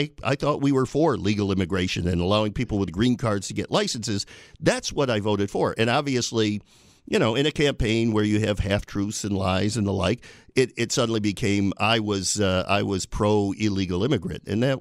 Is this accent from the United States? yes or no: yes; Binghamton, New York, United States; now in Buffalo, United States; I mean, I moved here from my hometown of Binghamton in 1989.